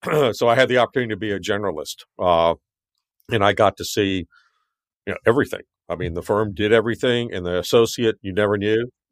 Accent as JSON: {"language": "English", "region": "Texas", "country": "United States", "tie": "born or raised there", "said": "And you can imagine a boy from South Texas, you know, my hometown had at the time 5,000 people. Now it's got about 2,000, but it was a long way to the Upper West Side and Morningside Heights"}